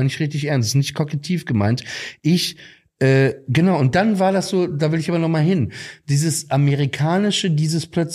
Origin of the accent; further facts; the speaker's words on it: Papenburg, Lower Saxony, Germany; Ich bin 29 Jahre alt, ich komme aus Papenburg im Emsland. Ich bin Jude.